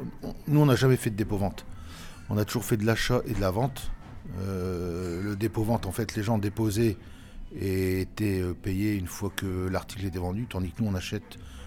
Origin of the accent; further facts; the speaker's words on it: Flanders, Belgium; en particulier dans la région, hein, de chez nous, à Poperinghe, Ypres, Courtrai, Bruges.